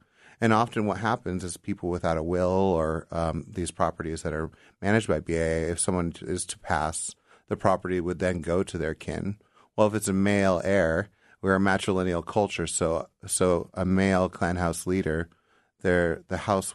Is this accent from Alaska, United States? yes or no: yes; Sitka, Alaska, United States; I grew up in Sitka.